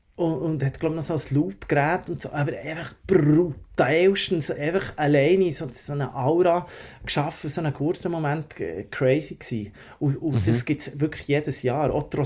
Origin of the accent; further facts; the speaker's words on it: Locarno, Ticino, Switzerland; Locarno, Moon and Stars, das ist das Schande über meine Heimatort, muss man sagen. Ich bin ein alter Ticinese, Locarno Ticino, gell?